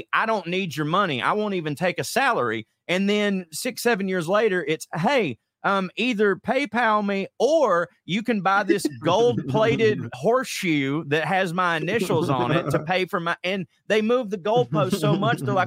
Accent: Chickamauga, Georgia, United States; My saving grace is that I still live in my hometown where like I've got a really nice house that doesn't cost a lot of money, and inflation's hit everywhere. But in Chickamauga, Georgia, it don't cost a lot to live.

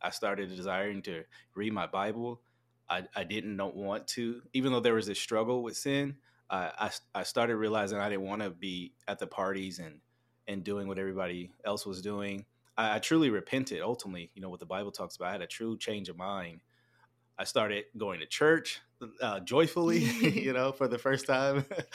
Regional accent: Texas, United States; also born or lived in Louisiana; But I was born in Louisiana, grew up in Texas. One of the best decisions my mom ever made was doing that.

